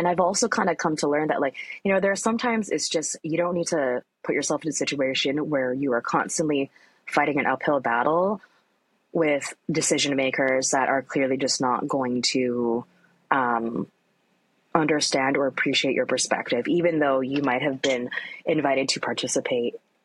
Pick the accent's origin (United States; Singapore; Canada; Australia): Canada; Richmond, British Columbia; like I grew up in Richmond, it's an Asian enclave, predominantly, you know, Asian population, right? And specifically East Asian. There's a lot of a really massive South Asian population in Richmond as well.